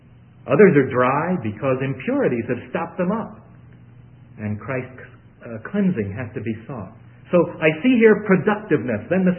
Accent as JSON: {"language": "English", "town": "Brooklyn", "region": "New York", "country": "United States", "tie": "born or raised there", "said": "I was raised on Lowell Thomas. We lived with our grandparents in Brooklyn, New York"}